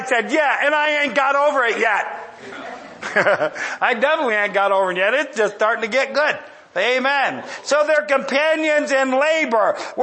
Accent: Ireland; And number two, I'm Irish. I don't even agree with myself sometimes.

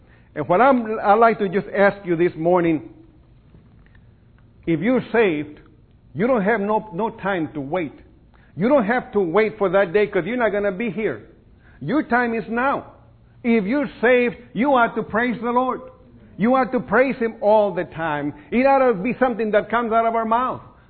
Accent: Beeville, Texas, United States; This is in my hometown of Beeville.

